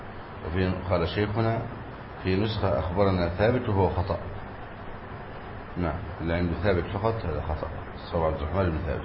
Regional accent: Egypt; يعني عندنا في مصر يقولوا على الحديد أو باع الحديد

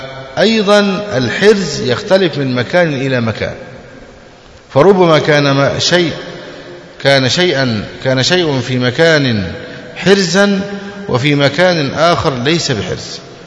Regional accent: Egypt; أما عندنا في مصر مثلا لو لقيت شقة أربع غرف أو خمس غرف يقولوا ما شاء الله

